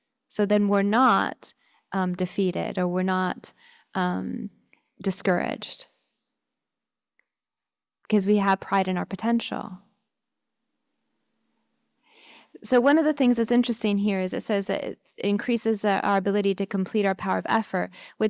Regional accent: Seattle, Washington, United States; it was where I grew up in Seattle.

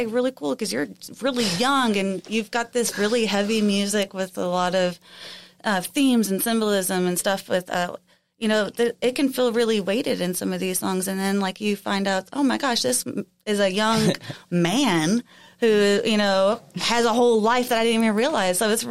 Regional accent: Houston, Texas, United States; now in Texarkana, United States; I'm from Houston, so Texarkana definitely was a drastic change for me as well.

